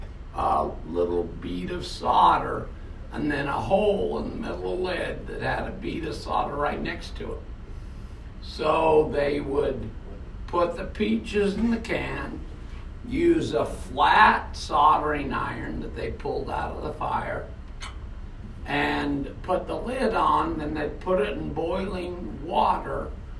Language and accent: English; Utah, United States; I'm a northerner. I was raised in Cache Valley.